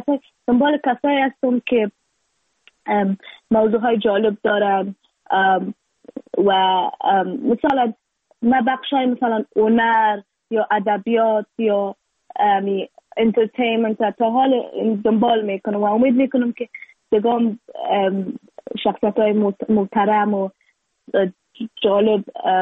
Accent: Afghanistan

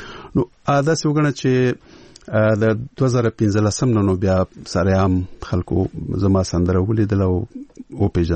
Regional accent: Peshawar, Khyber Pakhtunkhwa, Pakistan; زه ورکوټه په پېښور کې لوی شوی یم

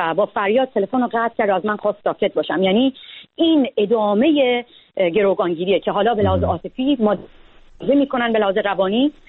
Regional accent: Babol, Mazandaran, Iran; از وزارت اطلاعات تهران رفتن توی شهر خودم بابل حمله کردن.

